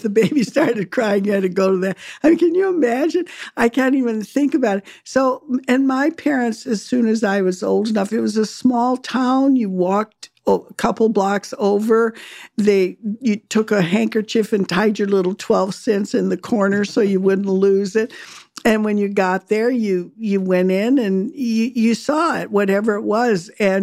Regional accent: South Dakota, United States; also born or lived in Arkansas; in Arkansas. Most people don't know that because I'm so associated with South Dakota, which really is my home state.

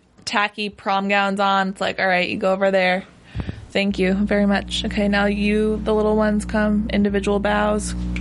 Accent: Minnesota, United States; I'm from Minnesota.

